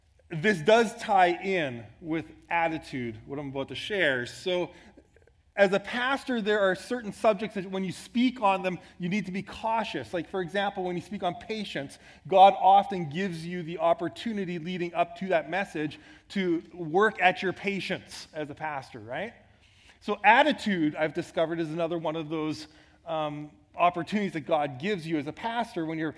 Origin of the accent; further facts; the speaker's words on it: Saskatoon, Saskatchewan, Canada; I grew up in Saskatoon, Saskatchewan, Western Canada. The rest of our family was all out east.